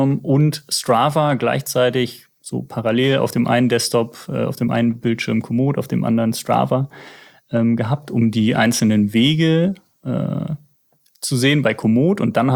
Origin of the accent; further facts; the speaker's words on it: Eifel, Germany; Ich komme ja aus der Eifel und genau, wir besuchen auch gerne mal meine Eltern.